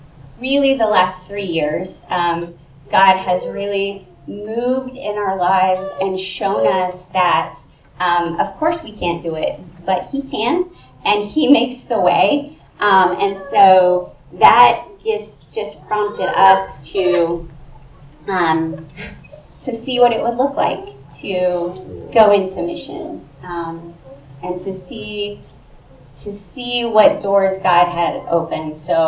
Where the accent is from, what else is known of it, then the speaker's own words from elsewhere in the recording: Carthage, Missouri, United States; Yeah, so I also grew up in church. I grew up in Carthage, Missouri, so just down 49